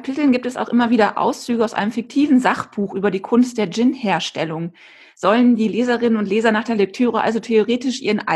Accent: Dormagen, North Rhine-Westphalia, Germany; zum Beispiel auch meine Heimatstadt Dormagen

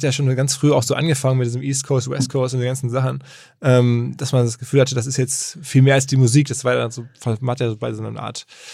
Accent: Essen, North Rhine-Westphalia, Germany; ich komme aus Essen

